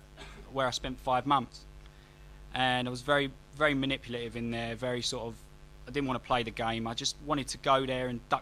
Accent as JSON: {"language": "English", "region": "London", "country": "United Kingdom", "said": "34 years of age, and that's all my vital statistics, really. I'm from the East End"}